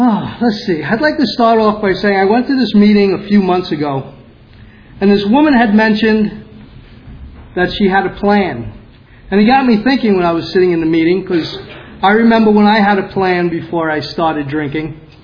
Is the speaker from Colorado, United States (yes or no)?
no; Brooklyn, New York, United States; I grew up in Brooklyn, if you guys haven't figured that one out yet. And I think I'm losing my accent, but people tell me I'm not. I grew up in Brooklyn. It was basically a blue-collar neighborhood